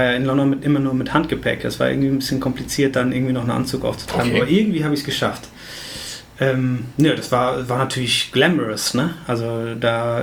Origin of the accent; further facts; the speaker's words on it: Essen, North Rhine-Westphalia, Germany; ich komme aus Essen, also ich habe hier in Essen auch allgegenwärtigen